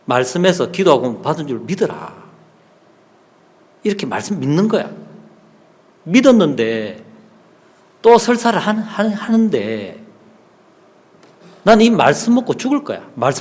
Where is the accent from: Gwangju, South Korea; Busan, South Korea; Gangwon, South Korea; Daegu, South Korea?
Busan, South Korea; 저는 부산에서 태어나고 부산 살았기 때문에 너무 자연스럽고